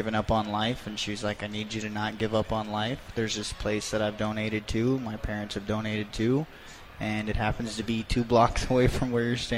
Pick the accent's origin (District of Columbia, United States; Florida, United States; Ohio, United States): Florida, United States; And I'm like, dude, I'm from Florida, man. So I don't even know why I'm here.